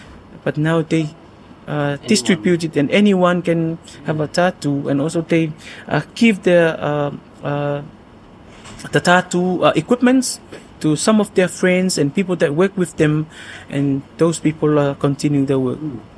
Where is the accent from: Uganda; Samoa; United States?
Samoa; Alipata, Atua; I came from Alipata, and Alipata, as I mentioned, that Atua ran from Leusoli to Falealili